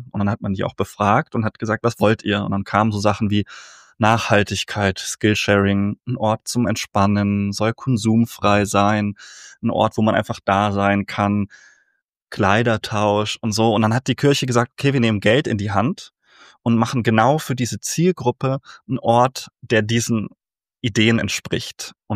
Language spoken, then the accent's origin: German; Nuremberg, Bavaria, Germany; Ja, und ich komme ursprünglich aus Nürnberg. Ich bin evangelischer Theologe